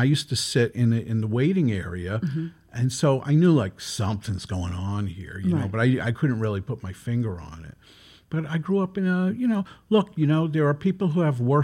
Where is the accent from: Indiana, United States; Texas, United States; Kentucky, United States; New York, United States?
New York, United States; Brooklyn; I grew up in Flatbush, in the heart of Flatbush.